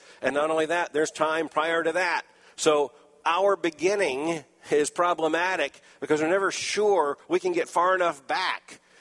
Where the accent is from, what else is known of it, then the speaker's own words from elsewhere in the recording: Lakeland, Florida, United States; born there; Well, I was born in Lakeland, Florida, October the 19th, 1959.